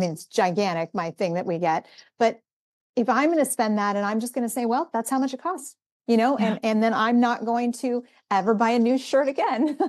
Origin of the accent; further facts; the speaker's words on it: Ireland; Well, I just turn red because I'm Irish and that's what happens.